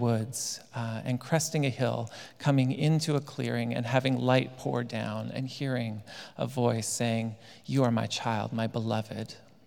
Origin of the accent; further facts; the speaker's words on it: Cambridge, Ontario, Canada; I can remember one summer in my hometown going out onto the streets of Cambridge, Ontario as part of our mission to tell people about the love of God.